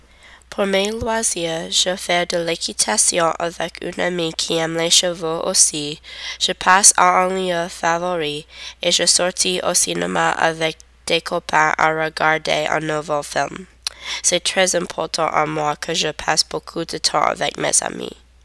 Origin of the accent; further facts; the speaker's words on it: Cincinnati, Ohio, United States; French is a second language; J'ai habité à Cincinnati pendant 8 années. Parce que Cincinnati est la ville que j'habite pour le plus de temps, maintenant je crois que c'est ma ville natale.